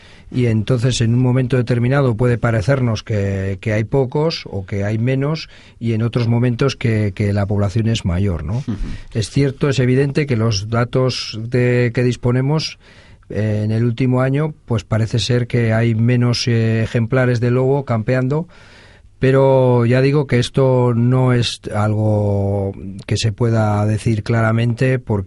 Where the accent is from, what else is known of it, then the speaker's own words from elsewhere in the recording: Amurrio, Basque Country, Spain; born there; yo además precisamente nací allí en Amurrio y qué te voy a decir